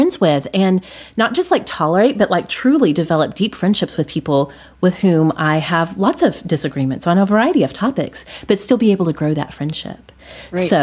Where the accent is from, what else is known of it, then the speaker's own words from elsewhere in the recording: Oklahoma, United States; So when I was growing up in Oklahoma, the fact that there were a lot of Native American people here